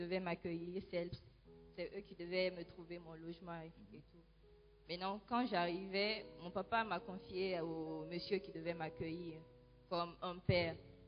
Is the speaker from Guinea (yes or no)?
yes; Guinea; Je suis guinéenne et quand j'étais en Guinée, j'étais catholique, j'ai été baptisée déjà et confirmée là-bas.